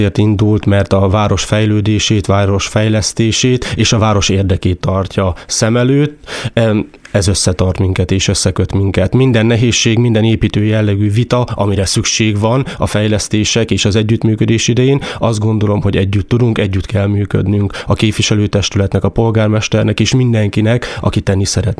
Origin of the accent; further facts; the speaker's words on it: Nyékládháza, Borsod-Abaúj-Zemplén, Hungary; Tőzsgyökeres nyéklátháziként ismerem a települést, hiszen őseim is ott élnek. Így gyerekeskedtem, is sportoltam, itt nőttem fel a településen, majd Szombathelyen egy kitérő után, hiszen főiskolás éveimet ott töltöttem, visszatértem a településre